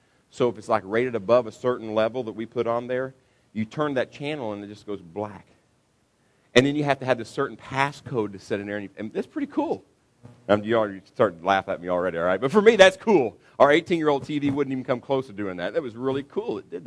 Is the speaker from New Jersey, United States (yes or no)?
no; Kentucky, United States; also born or lived in Illinois; now in Texas, United States; since my wife grew up in northern Indiana. I grew up in Kentucky. We came here from Illinois